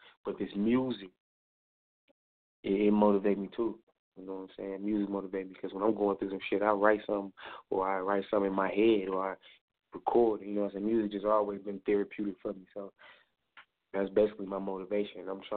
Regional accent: Memphis, Tennessee, United States; I grew up in Mitchell Heights, man, North Memphis, man.

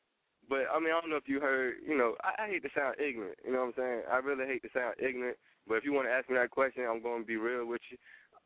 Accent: Portsmouth, Virginia, United States; Cause, hey, now, Denby, that's in Newport News, Virginia. I'm from Portsmouth.

